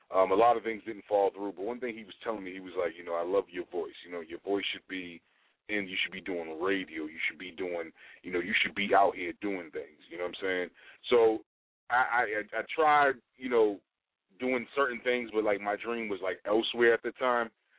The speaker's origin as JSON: {"language": "English", "town": "Boston", "region": "Massachusetts", "country": "United States", "tie": "born or raised there", "said": "Well, I'm from Boston, Massachusetts, home of the mm-hmm. Celtics, home of the Patriots, home of the Red Sox."}